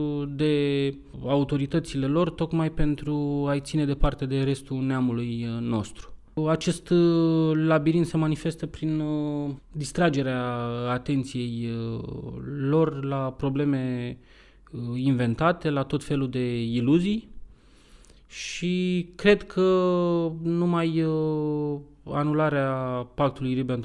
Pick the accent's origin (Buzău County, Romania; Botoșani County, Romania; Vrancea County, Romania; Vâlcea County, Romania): Vrancea County, Romania; Focșani; Eu, ca moldovean din Focșani, am descoperit pe ceilalți moldoveni